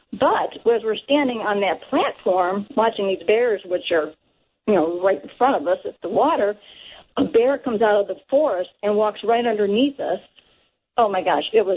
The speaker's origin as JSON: {"language": "English", "town": "Joliet", "region": "Illinois", "country": "United States", "said": "I'm in Alaska and Anchorage visiting our daughter. We're originally from Joliet."}